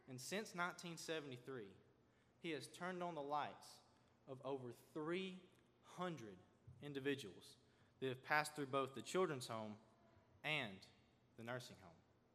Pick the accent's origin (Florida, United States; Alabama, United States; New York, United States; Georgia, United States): Alabama, United States; Florence; So let me tell you a true story of a man who let his light shine in my hometown of Florence, Alabama.